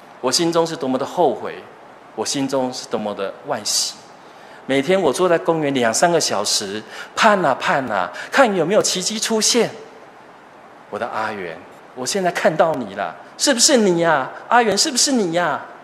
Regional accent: Chiayi, Chiayi City, Taiwan; 我是从嘉义市来的。如果我到国外去，我当然不会讲嘉义市，因为人家根本不知道嘉义在哪里。我会说我是从台湾来的

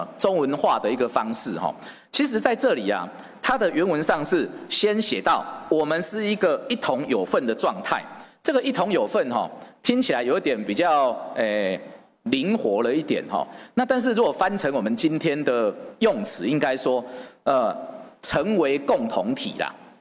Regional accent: Hualien, Hualien County, Taiwan; 今天我是花莲人，各位是宜兰人、罗东人，我们怎么会是兄弟？

